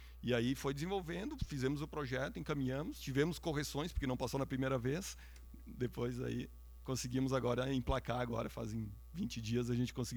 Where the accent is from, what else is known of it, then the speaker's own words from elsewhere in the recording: Bento Gonçalves, Rio Grande do Sul, Brazil; born there; mas eu nasci em Bento aqui.